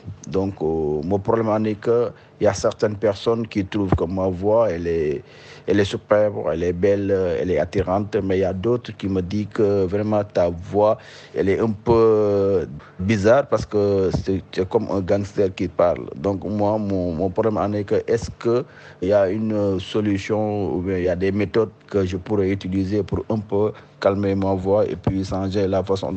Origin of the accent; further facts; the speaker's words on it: Senegal; je suis sénégalais